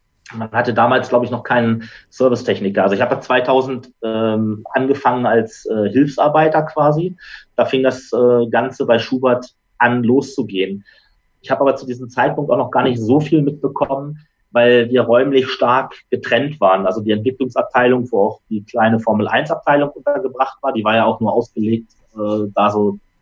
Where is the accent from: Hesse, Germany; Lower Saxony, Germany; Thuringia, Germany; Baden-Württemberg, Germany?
Lower Saxony, Germany; Braunschweig; Ich komme ja auch aus Braunschweig.